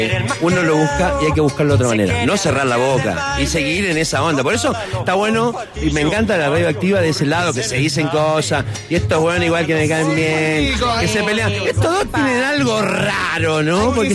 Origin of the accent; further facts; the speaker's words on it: Chile; Como chileno me siento como lloreado, me parece.